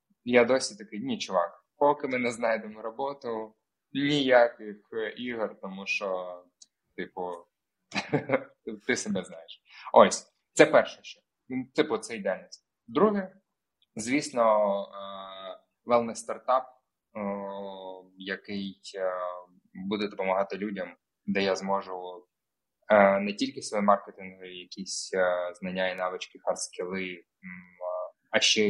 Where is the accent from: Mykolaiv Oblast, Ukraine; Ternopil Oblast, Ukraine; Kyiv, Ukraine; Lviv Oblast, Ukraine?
Mykolaiv Oblast, Ukraine; Mykolaiv; Я з Миколаєва їздив у Київ, щоб купити офіційні диски